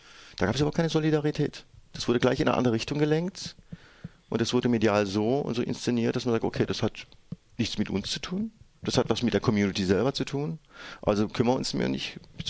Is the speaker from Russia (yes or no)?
no; Freiburg, Baden-Württemberg, Germany; Also wenn ich sage, du, ich komme aus Freiburg, dann ist es, ja, aber woher kommen deine Eltern?